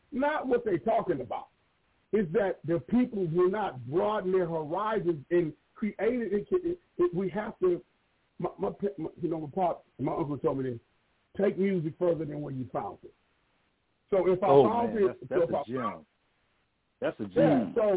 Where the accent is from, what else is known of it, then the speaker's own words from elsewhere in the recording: Brooklyn, New York, United States; My whole project used to bump y'all. I'm from Brooklyn.